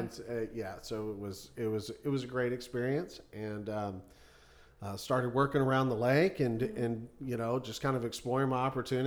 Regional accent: Nowata, Oklahoma, United States; I'm from Oklahoma. Yeah, Eastern Oklahoma. Of course, I'm from far northeastern Oklahoma in Bartlesville, Nowata is where I was raised. I went to Bartlesville High School.

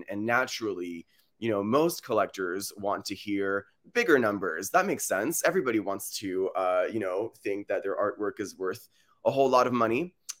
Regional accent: United States; also born or lived in France; now in London, United Kingdom; contrary to my accent, I'm French. I grew up in the States.

